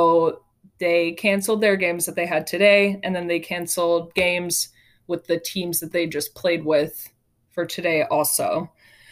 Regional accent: Davis, California, United States; He's from Sacramento. I'm from Davis, so I think that's really cool.

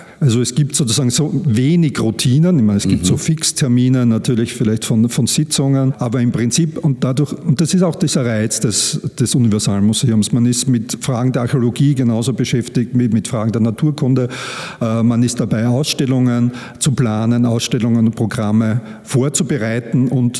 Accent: Graz, Styria, Austria; Ich bin in Graz geboren und aufgewachsen. Mein Vater kam aus dem Lavantal, also typisches Kärntner Schicksal, der also beruflich nach Graz gekommen ist. Das heißt, Familie väterlicherseits lebt auch hier noch im Lavantal

